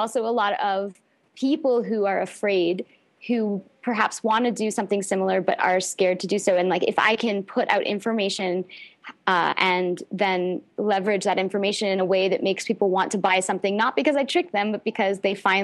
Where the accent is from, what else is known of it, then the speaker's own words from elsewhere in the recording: Canada; The first is that I'm Canadian